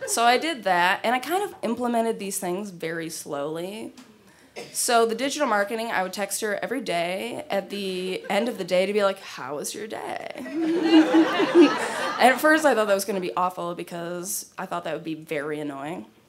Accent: Midwest, United States; And I was like, I'm just from the Midwest.

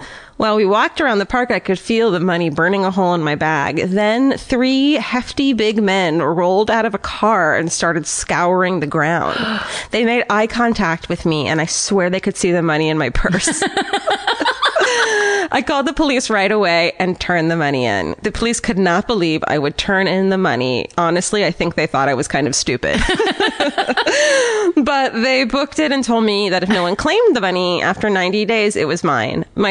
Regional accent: Tucson, Arizona, United States; I grew up in Tucson, Arizona, and my friends and I used to hang out a lot at a park by our high school.

